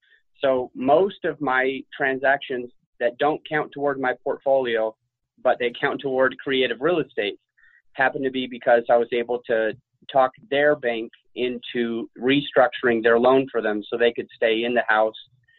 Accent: Utah, United States; I come from Utah

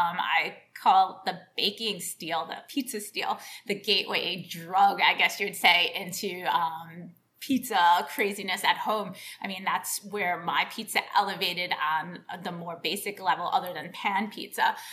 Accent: New York City, New York, United States; Well, I mean, I'm lucky being from New York. I was born and raised in New York City.

